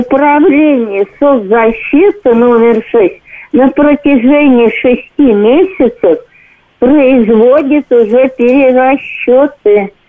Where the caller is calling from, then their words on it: Moscow Oblast, Russia; Я из Подмосковья.